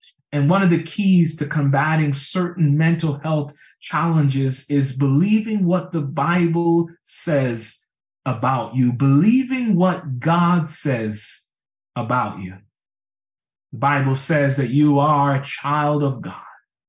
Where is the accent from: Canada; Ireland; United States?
Canada; Mississauga, Ontario; it was back in 2010 when I was in my hometown in Mississauga, Ontario